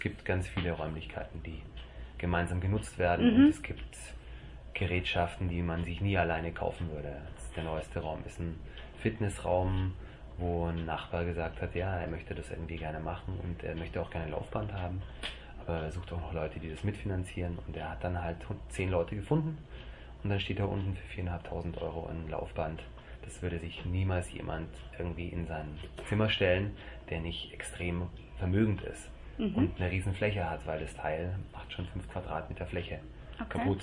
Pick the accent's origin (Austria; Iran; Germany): Germany; Nuremberg, Bavaria; In Nürnberg.